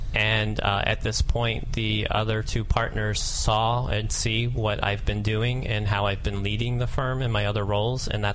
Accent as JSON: {"language": "English", "region": "Maryland", "country": "United States", "tie": "born or raised there", "said": "I grew up in Maryland, born and raised here. I went to the University of Maryland as well."}